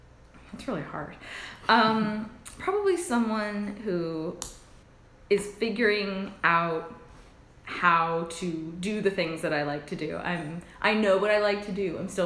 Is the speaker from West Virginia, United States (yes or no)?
no; New York, United States; born there; And then I was born in Westchester, New York, so it was a half hour away from Manhattan